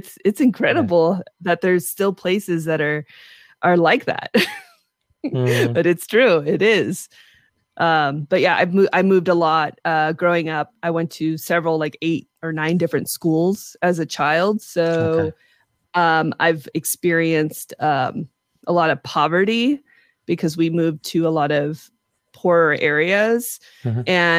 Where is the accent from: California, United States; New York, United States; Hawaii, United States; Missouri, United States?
California, United States; I got lucky because I was from California, so I was cool.